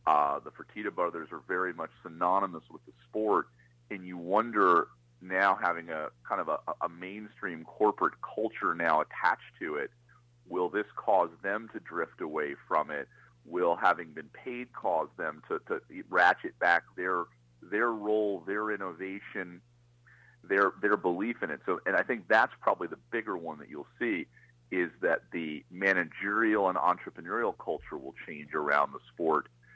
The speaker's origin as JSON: {"language": "English", "region": "New York", "country": "United States", "tie": "born or raised there", "said": "I grew up on the Orange County side of that."}